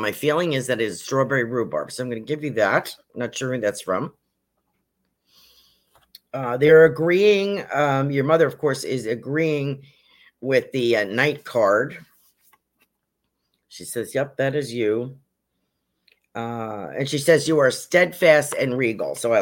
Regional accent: New York, United States; Let me tell you, I was originally from New York State and I thought it was snowy there.

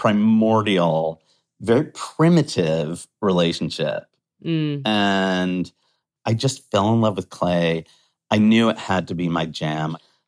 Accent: United States; And as an American, I'm very anti-snob. I came from a crappy farm town.

